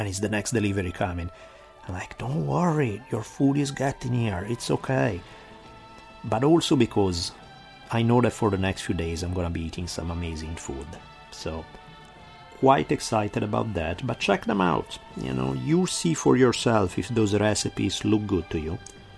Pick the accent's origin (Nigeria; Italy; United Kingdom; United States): Italy; accent: Italian; English is a second language; Now, you have been listening to my heavy Italian accent for long enough